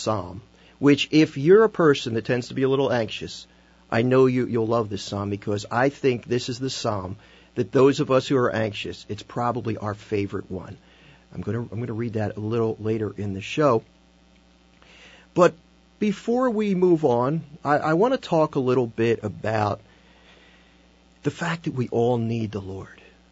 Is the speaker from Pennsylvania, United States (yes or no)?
yes; Philadelphia, Pennsylvania, United States; But I'm a Philly guy. I was born in Northeast Philadelphia. Actually, I was born in Mayfair, but I moved to Northeast Philly, the Busselton section, when I was 2 years old.